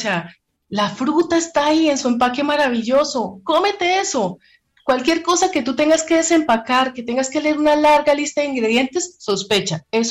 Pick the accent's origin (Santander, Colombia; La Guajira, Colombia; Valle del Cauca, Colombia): Santander, Colombia; Aquí, bueno, pues yo soy santandereana y el bocadillo es un dulce muy típico